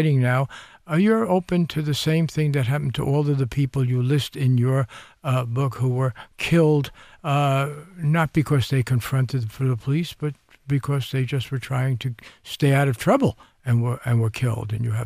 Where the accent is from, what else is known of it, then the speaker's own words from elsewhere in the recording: Bronx, New York, United States; I grew up in the Bronx, you know, a long time ago.